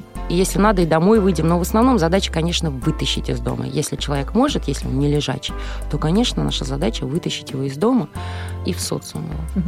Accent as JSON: {"language": "Russian", "town": "Kamyshin", "region": "Volgograd Oblast", "country": "Russia", "said": "В Камышине, да. Вот я из Камышина."}